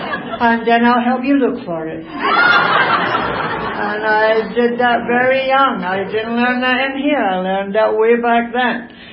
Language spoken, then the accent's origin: English; Glasgow, Scotland, United Kingdom; born there; I was born in Glasgow, Scotland. I'm an Irish Scot, you know, part Irish, part Scots.